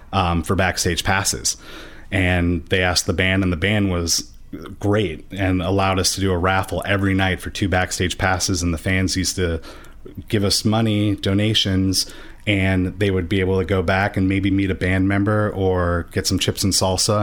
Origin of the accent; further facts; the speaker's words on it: Chicago, Illinois, United States; and I'm from Chicago